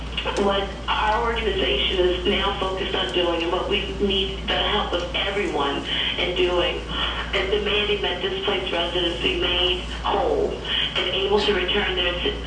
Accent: New Orleans, Louisiana, United States; I grew up and live in New Orleans, Louisiana

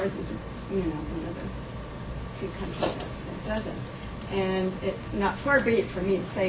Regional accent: Canada; I am Canadian. And grew up with the Canadian health system. I'm also American

